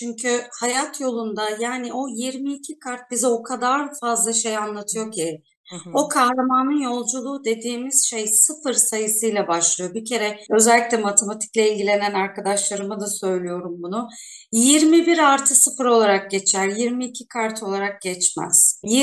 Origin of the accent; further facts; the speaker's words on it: Istanbul, Turkey; now in Izmir, Turkey; Ben 1981 doğumluyum. İstanbulluyum ama şu an İzmir'de yaşıyorum.